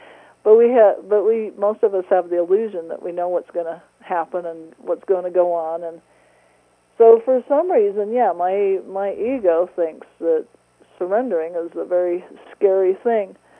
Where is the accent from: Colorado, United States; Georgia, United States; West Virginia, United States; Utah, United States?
Utah, United States; Salt Lake City; I had early childhood church experiences growing up in Salt Lake City with the Mormon church